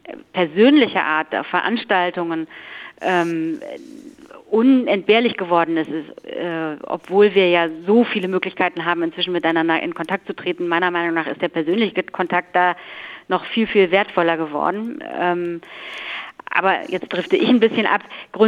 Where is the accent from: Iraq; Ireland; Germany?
Germany; Leverkusen, North Rhine-Westphalia; also born or lived in Solingen; ich bin in Solingen geboren, aber in Leverkusen aufgewachsen